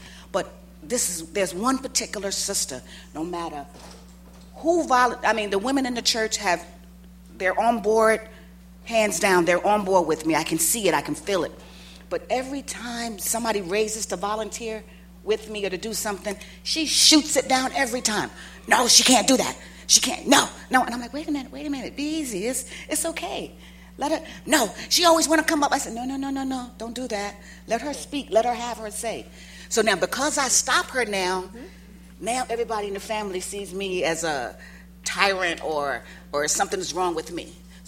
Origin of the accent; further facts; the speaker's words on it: New York, United States; I'm from New York, total New Yorker. I'm totally established, have my career at home.